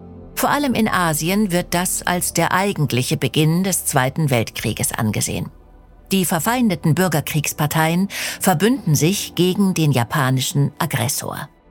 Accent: Germany; accent: German; Ganz genau genommen sagt man Zhongji, aber ohne meinen deutschen Akzent.

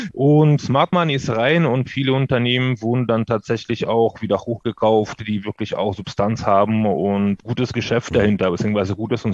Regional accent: Odesa, Odesa Oblast, Ukraine; German is a second language; now in Germany; Ich stamme aus der Ukraine ursprünglich, ich komme aus Odessa, aus einer wunderschönen Stadt am Schwarzen Meer.

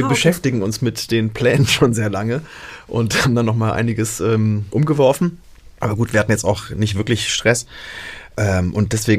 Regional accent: Nuremberg, Bavaria, Germany; Ich komme aus Franken, aus Nürnberg.

